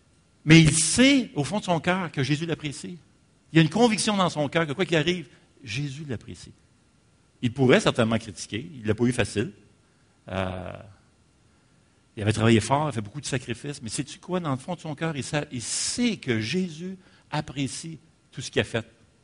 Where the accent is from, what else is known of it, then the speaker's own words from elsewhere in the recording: Montreal, Quebec, Canada; Moi, je viens de Montréal, les gars.